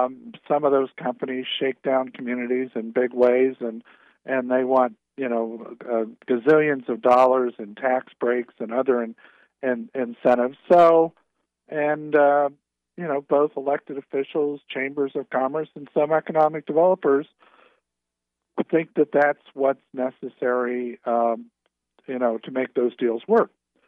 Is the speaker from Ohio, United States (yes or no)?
yes; Newark, Ohio, United States; You know, let's take my hometown of Newark again. You know, in 1960, it was the lawnmower capital of the world. There were more lawnmowers made in Newark, Ohio, than there were any place else.